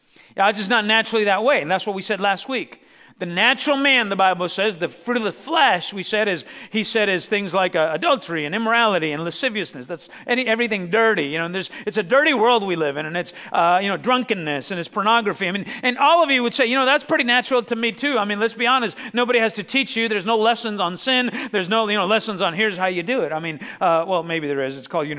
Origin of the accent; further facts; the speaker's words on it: El Salvador; Listen, I'm Salvadorian. Don't you dare try to compare, all right? Listen, we're some feisty people.